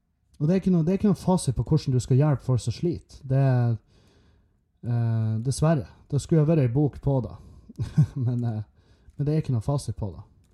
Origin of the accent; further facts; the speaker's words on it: Meløy, Nordland, Norway; Det mange av revyfolkene i Meløy, for eksempel, der jeg kommer ifra